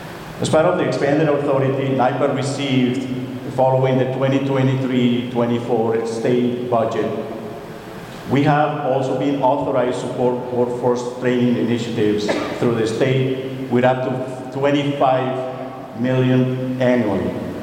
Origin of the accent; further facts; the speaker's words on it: Colombia; English is a second language; now in United States; Especially for me growing up in Colombia, where it's 85 degrees in the year-round zone.